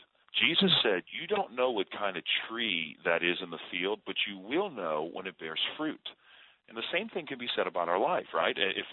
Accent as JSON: {"language": "English", "town": "New Orleans", "region": "Louisiana", "country": "United States", "tie": "born or raised there", "said": "When I grew up in New Orleans, Louisiana. I had really good parents. We went to the Roman Catholic Church, half Italian, so we were very religious."}